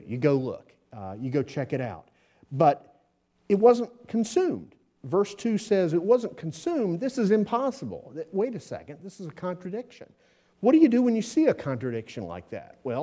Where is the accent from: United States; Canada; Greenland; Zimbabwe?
United States; the South; See, I grew up in the South, was raised there, lived there for many, many years